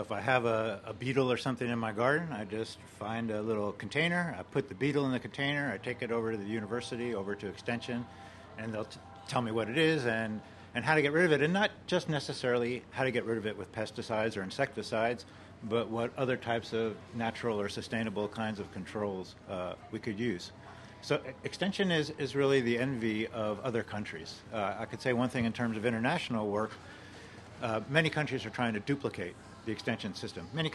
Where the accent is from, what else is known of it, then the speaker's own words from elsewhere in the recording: Missouri, United States; Yeah, okay. So I'm from Missouri.